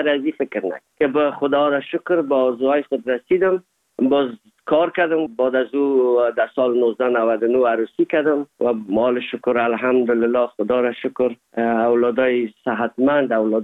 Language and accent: Persian; Afghanistan; now in Hamburg, Germany; زمانی که ما از افغانستان آمدیم